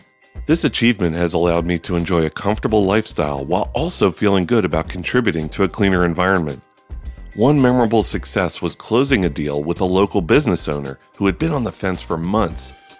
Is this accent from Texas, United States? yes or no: no; Utah, United States; from Utah.